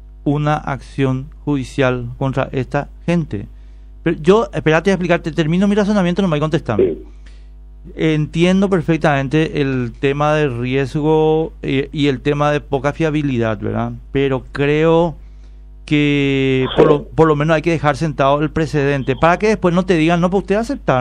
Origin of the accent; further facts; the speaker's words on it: Paraguay; estoy hablándote ya como paraguayo, como ciudadano